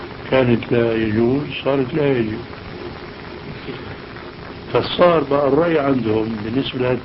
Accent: Aleppo, Aleppo Governorate, Syria; وأنا من حلب

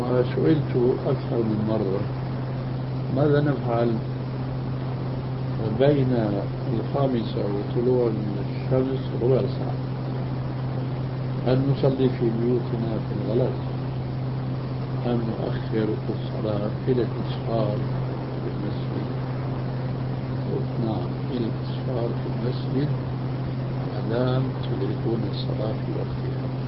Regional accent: Syria; now in Jordan; لهذا السبب أنا هجرت من سوريا إلى الأردن.

